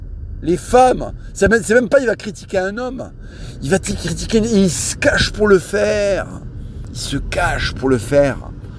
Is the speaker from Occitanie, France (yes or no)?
yes; Toulouse, Occitanie, France; dans le Toulouse de mon enfance